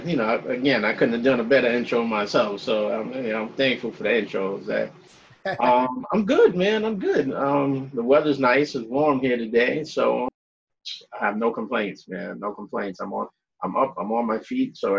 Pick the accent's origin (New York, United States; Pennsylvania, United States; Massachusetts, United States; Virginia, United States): New York, United States; Bronx; Again, you know, I'm from the Bronx. I grew up in the Bronx